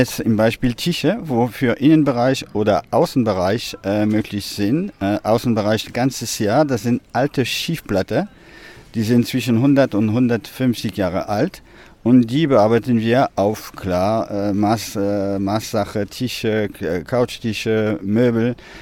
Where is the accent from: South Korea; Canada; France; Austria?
France; Auvergne-Rhône-Alpes; German is a second language; Aus Frankreich, genau. Wir sind ein kleiner Familienbetrieb, eine Manufaktur in Chamonix, in die Alpen, kurz neben die Schweiz. Und da sitzen wir seit 30 Jahren.